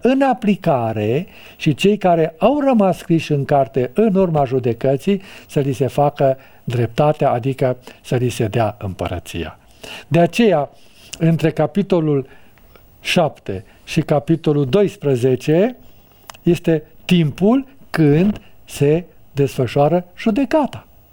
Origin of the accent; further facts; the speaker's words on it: Romania; Eu care locuiesc în România și sunt un român